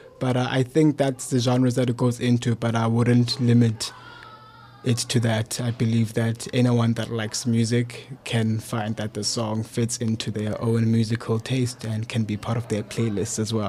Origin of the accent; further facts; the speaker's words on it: King William's Town, Eastern Cape, South Africa; born there; I was born in King Williamstown, and actually in Bishop, the capital city of the Eastern Cape. And I went to Bishop Primary School there.